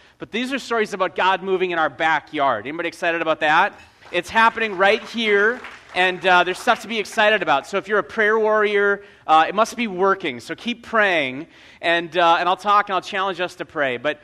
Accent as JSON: {"language": "English", "region": "North Dakota", "country": "United States", "tie": "born or raised there", "said": "born and raised in North Dakota and came to Christ at a yo"}